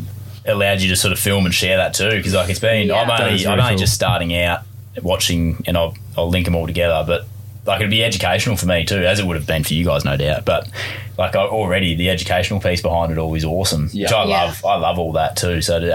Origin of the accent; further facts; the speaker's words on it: Victoria, Australia; I'm from Victoria.